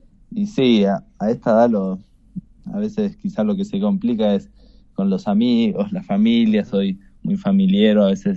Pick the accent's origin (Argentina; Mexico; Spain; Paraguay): Argentina; San Martín de los Andes, Neuquén; Y bueno, yo nací acá en San Martín de los Andes, que nada, se caracteriza por la temporada de invierno, la nieve.